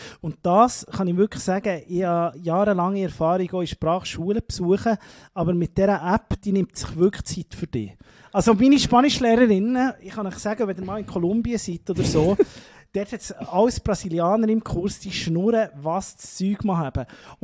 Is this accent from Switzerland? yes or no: yes; Switzerland; ich bin ein Schweizer